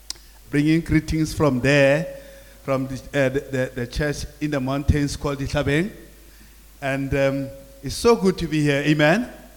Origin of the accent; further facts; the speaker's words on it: South Africa; I was called a traitor in my home country, South Africa.